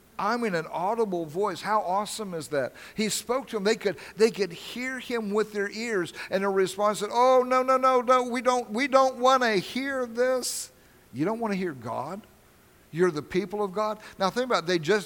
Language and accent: English; Oklahoma, United States; I was raised in Oklahoma. You know, some of my friends were Indians.